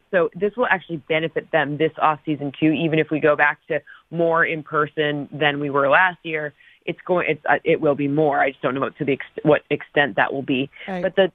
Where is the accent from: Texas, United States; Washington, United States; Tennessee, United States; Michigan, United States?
Michigan, United States; I'm from Michigan. The Lions are going to be terrible this year